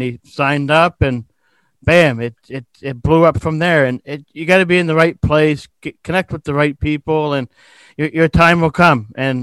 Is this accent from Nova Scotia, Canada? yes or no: yes; Sackville, Nova Scotia, Canada; And, you know, I'm from Sackville, Nova Scotia. I grew up watching the Junior B Blazers, and never thought in a million years I'd be in Cole Harbour.